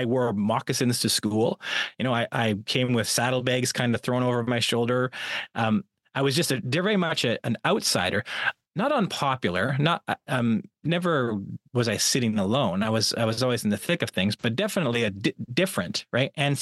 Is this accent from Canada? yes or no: yes; Canada; now in United States; So this was Canada. I grew up in Canada and then now I live in the United States.